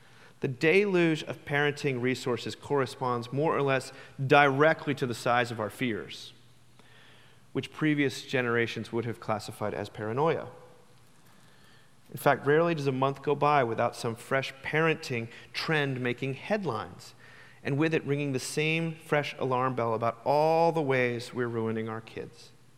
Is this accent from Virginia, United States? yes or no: yes; Charlottesville, Virginia, United States; I'm coming from Charlottesville, Virginia, which is not unlike Nashville. In fact, we have a lot of Nashvillians in our town.